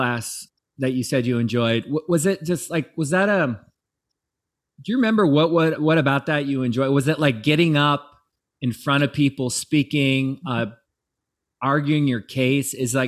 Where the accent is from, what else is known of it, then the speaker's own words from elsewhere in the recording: Tacoma, Washington, United States; born there; I was born in Tacoma too.